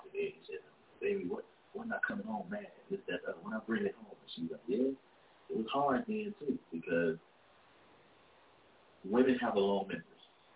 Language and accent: English; Gary, Indiana, United States; I was raised in Gary, Indiana, grew up in Gary, graduated out here.